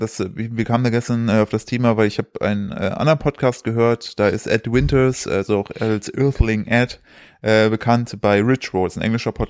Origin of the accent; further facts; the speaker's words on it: East Germany, Germany; Fasching, wie es bei uns im Osten heißt